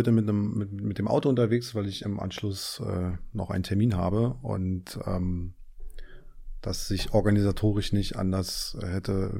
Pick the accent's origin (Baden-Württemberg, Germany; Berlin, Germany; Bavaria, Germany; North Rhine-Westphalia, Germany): Berlin, Germany; Ich bin gebürtiger Berliner. Bin im Osten der Stadt aufgewachsen und mit Mitte 20 quasi dann in den Westen gezogen und lebe aktuell in Charlottenburg und fühle mich da auch sehr wohl, ja.